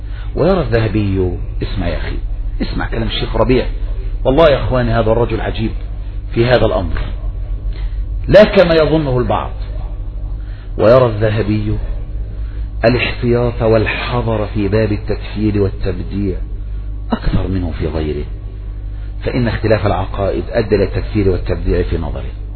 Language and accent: Arabic; Egypt; الإرهاب الذي جعلته في الأمة في بلدنا مصر